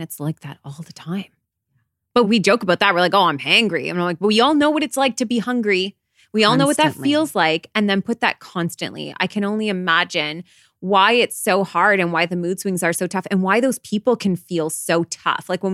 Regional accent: Canada; we're Canadian.

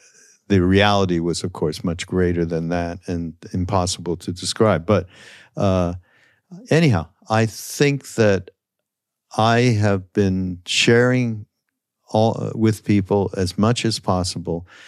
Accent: Montreal, Quebec, Canada; I've had many French friends when I was growing up in Montreal.

